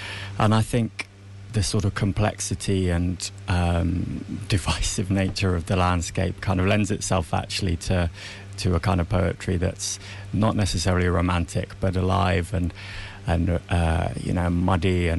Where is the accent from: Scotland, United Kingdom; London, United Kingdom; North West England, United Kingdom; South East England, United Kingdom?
South East England, United Kingdom; Yeah, and I only moved here a couple of years ago, actually, and I grew up in Sussex.